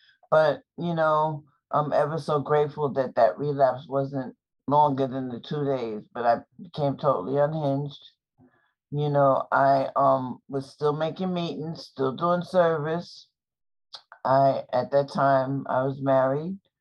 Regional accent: New York, United States; I'm from New York. I am 70 years old.

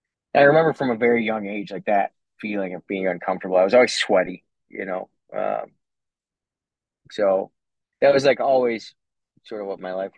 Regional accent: Cleveland, Ohio, United States; born there; And I was born in a city, I guess it's probably I was born in Cleveland.

